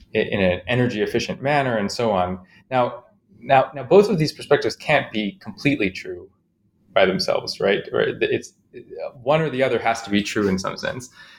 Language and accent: English; Chicago, Illinois, United States; I grew up in Chicago, mostly, and I had a kind of interesting upbringing